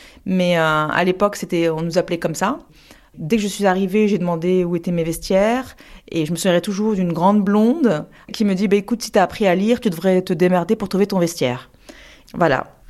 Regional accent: Paris, Île-de-France, France; j'ai 46 ans. Je suis née en France, j'ai grandi entre Barbès et Gare du Nord.

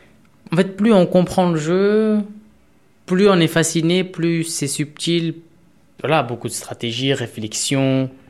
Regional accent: Bangladesh; moi, je suis originaire du Bangladesh, donc c'est là-bas que tout a commencé.

